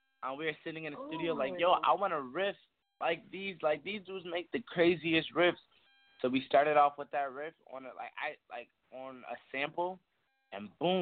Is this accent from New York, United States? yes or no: no; Chicago, Illinois, United States; Come on, we're from Chicago, where they make these weird pizzas.